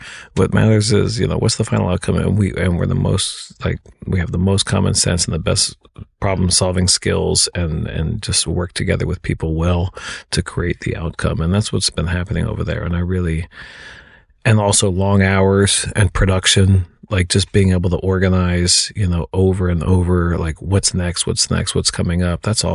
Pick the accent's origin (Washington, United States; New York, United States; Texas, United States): New York, United States; born there; I'm born in New York, and most of my damage is from New York. Of all my aunts, uncles, and grandparents, everybody's from New Jersey and New York and Northeast.